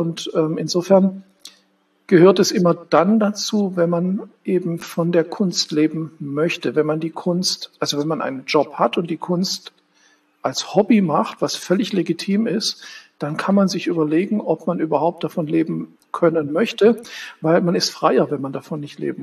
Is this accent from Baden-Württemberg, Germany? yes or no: yes; Stuttgart, Baden-Württemberg, Germany; now in Berlin, Germany; Ich bin ja in Stuttgart aufgewachsen, hatte dort viele Kontakte